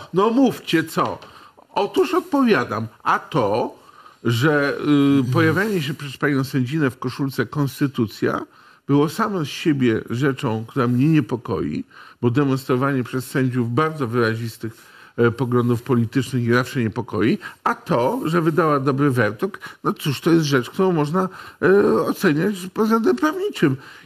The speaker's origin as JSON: {"language": "Polish", "town": "Gdańsk", "region": "Pomeranian Voivodeship", "country": "Poland", "said": "Ja jestem z Gdańska."}